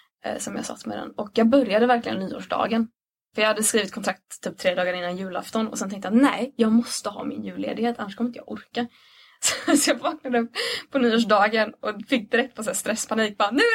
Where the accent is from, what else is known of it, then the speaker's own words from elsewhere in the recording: Jökskulla, Sweden; jag är ju sommarställe i Jökskulla. Och man bara, ja, där är jag uppvuxen.